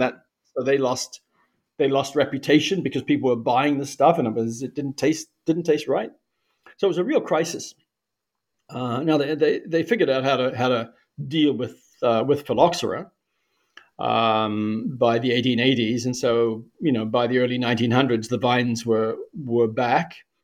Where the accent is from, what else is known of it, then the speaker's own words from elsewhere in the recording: New Zealand; I grew up in New Zealand.